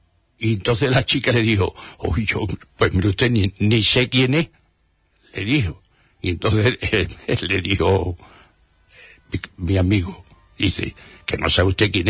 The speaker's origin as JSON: {"language": "Spanish", "region": "Andalusia", "country": "Spain", "said": "se lo digo porque es que ese señor nació en mi tierra, en Huelva"}